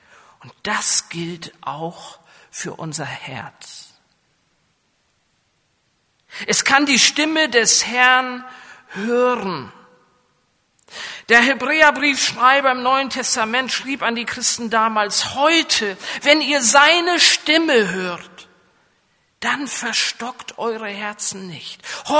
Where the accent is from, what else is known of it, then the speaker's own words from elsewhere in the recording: Lower Saxony, Germany; accent: coastal North German; Oh, mein Dialekt ist so schrecklich, so von der Küste her geprägt, oder wie soll ich hier sagen? Selbst im norddeutschen Raum falle ich noch immer auf, dass ich nicht aus der Gegend von Hannover komme, sondern aus der Nordheide